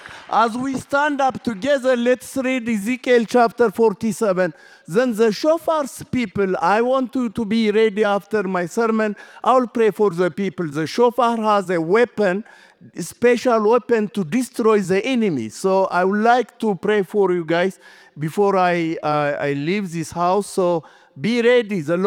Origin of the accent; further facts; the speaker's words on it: Ethiopia; English is a second language; also born or lived in Colorado, United States; now in Israel; So I am from Ethiopia, Ethiopian Jewish descent. I live in Israel and half of it here.